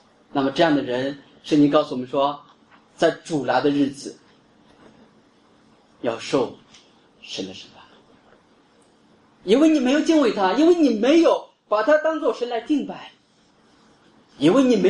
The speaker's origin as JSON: {"language": "Chinese", "country": "China", "lives_now": "Singapore", "said": "比如说我是中国人，那在中国如果我开车的话，我是靠右走的"}